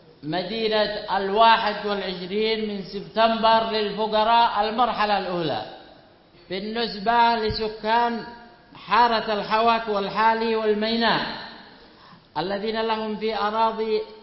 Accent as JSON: {"language": "Arabic", "country": "Yemen"}